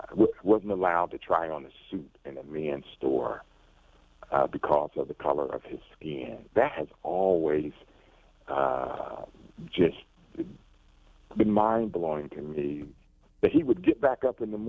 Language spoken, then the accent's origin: English; the South, United States; maybe this is the after effects of Jim Crow America mm-hmm. growing up in the South.